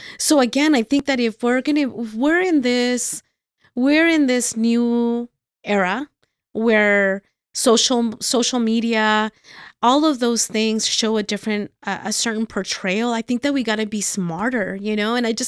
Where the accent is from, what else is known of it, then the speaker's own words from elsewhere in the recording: Ciudad Juárez, Chihuahua, Mexico; I'm from the east side too. I'm from the east side. I'm originally from Juarez.